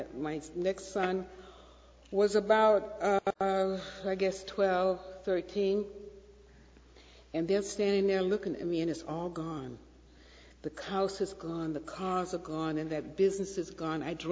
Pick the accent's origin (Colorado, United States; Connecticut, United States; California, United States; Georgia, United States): Georgia, United States; Atlanta; Now, growing up in Atlanta, you know, death was one of the things that was most fearful. Now, I grew up in the Baptist church.